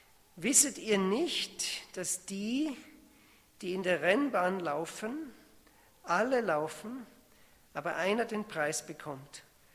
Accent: Austria; Als ich jung war, war ich fasziniert von den Skifahrern. Bei uns in Österreich, da kann man gut Skifahren.

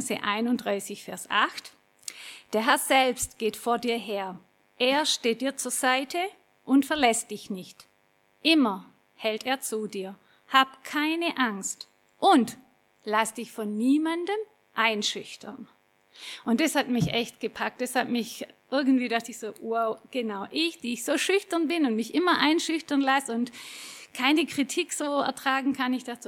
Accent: Baden-Württemberg, Germany; Ich bin groß geworden im Nordschwarzwald, wie ich schon gesagt habe, und bin dort auch in Kinderkirche, Jungschar und Teenie-Kreis gegangen, bin groß geworden in der evangelischen Kirchengemeinde und auch in der Liebenzeller-Gemeinschaft.

